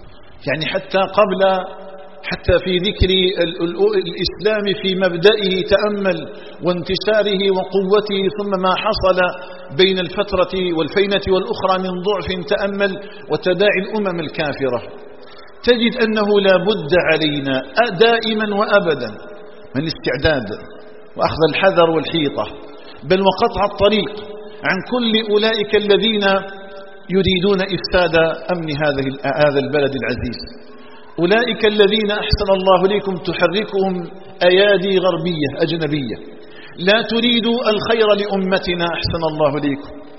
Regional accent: Algeria; اللهم اجعل بلادنا الجزائر آمنة مطمئنة

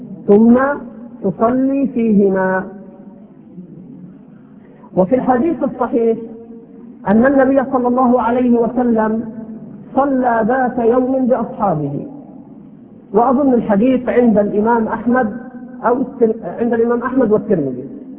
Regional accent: Egypt; على لهجتنا هنا في مصر

